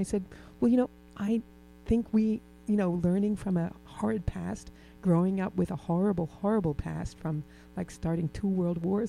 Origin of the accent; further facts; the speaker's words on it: Germany; now in United States; I'm an immigrant from Germany. I'm German-American.